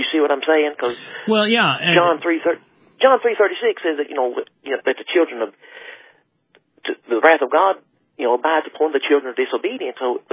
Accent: Kentucky, United States; Well, I was raised in Kentucky, so maybe that's part of it.

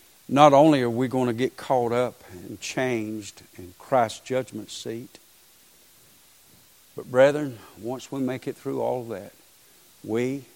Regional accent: Waycross, Georgia, United States; I was raised in Waycross

